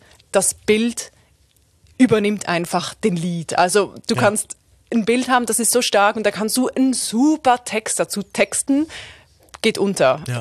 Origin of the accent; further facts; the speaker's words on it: Switzerland; ich bin ja eben aus der Schweiz und ich bin auch ein paar Jahre älter als die meisten